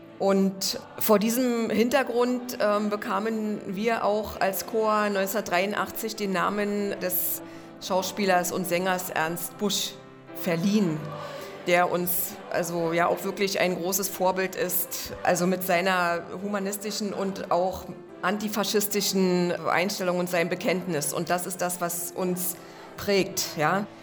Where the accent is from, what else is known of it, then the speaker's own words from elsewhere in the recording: Germany; Ich bin ein Kind der DDR, ich habe in der Sowjetunion studiert